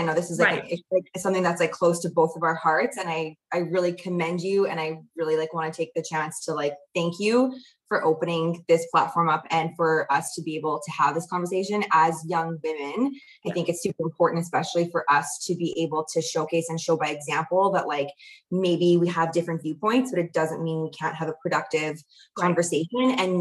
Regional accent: Winnipeg, Manitoba, Canada; So I'm not from Cold Lake, obviously. I am born and raised from in Winnipeg, Manitoba. I'm an only child. I come from a family of like 30 plus chiropractors.

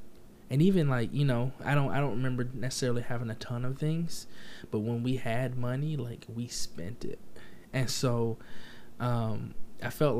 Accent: Florida, United States; so I'm from Florida, so I was going to eat some crab legs

